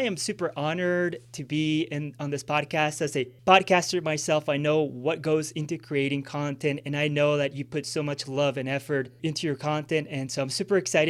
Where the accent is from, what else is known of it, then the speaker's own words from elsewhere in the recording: Villavicencio, Meta, Colombia; English is a second language; I grew up in Colombia when I was 80, grew up in Villavicencio, Los Llanos Orientales, which that's really where a lot of the drug cartels and a lot of the stuff was happening. It's kind of the gateway through the jungle.